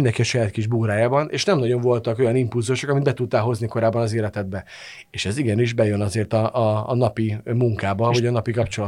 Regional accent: Hungary; De adott esetben magyarként hazai pályán vagyok

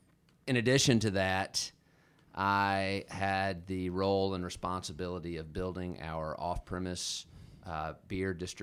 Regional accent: South Pittsburgh, Tennessee, United States; also born or lived in Chattanooga; I was born in Chattanooga and raised in South Pittsburgh, Tennessee.

